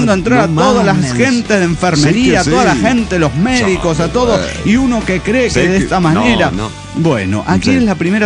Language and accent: Spanish; San Luis, Argentina; de las Sierras de San Luis.